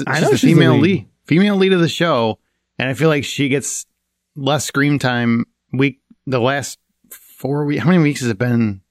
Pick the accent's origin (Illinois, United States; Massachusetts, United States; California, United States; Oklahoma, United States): Illinois, United States; Chicago; That's a Chicago joke. We're from Chicago.